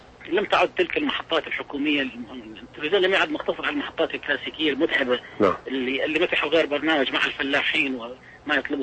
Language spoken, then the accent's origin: Arabic; Iraq; moved away; يعني أنا من طلعت من العراق دائما كان هو موضوعي شغلي بالغالب الموضوع عراقي